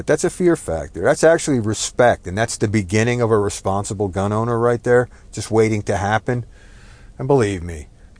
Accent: New Jersey, United States; so it's different here than it is like where I grew up in New Jersey.

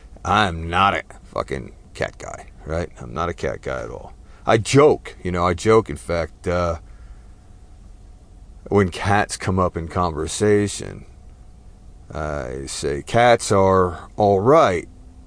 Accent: New Jersey, United States; Fair warning, I am Texan by choice, but I was raised in New Jersey, so take cover, there will be F-bombs.

